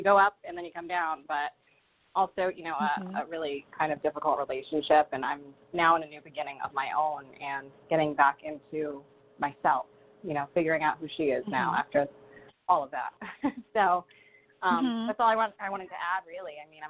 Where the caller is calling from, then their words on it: Rhode Island, United States; I'm calling from Rhode Island.